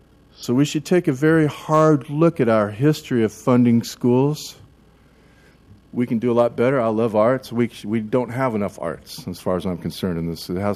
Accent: Oregon, United States; I grew up here in Oregon.

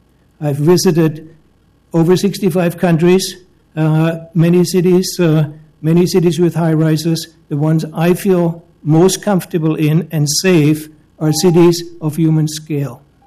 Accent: Hesse, Germany; moved away; I was born in Germany, just as a background. I grew up in a smallish town near Frankfurt, Germany.

